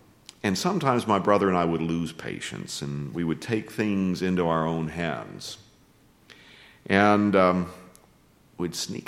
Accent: Newton, North Carolina, United States; He was pastor of Calvary Baptist Church in my hometown of Newton, North Carolina, for 35 and a half years.

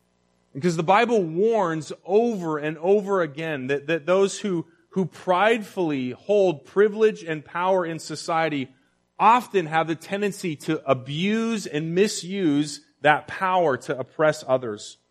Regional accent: Canada; now in United States; Now, even though I'm an immigrant, I'm Canadian, I hold a green card

